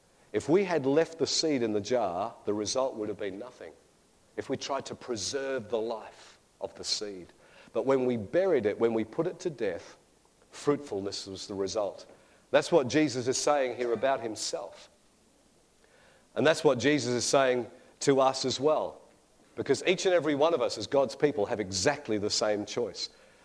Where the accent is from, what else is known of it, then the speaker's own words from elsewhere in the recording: Perth, Western Australia, Australia; Now, I'm originally from Perth.